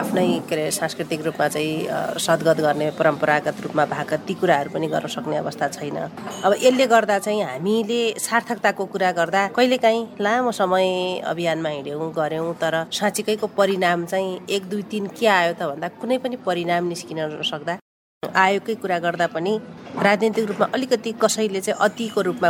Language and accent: Nepali; Dang, Lumbini Province, Nepal; मेरो घर चाहिँ दाङ हो।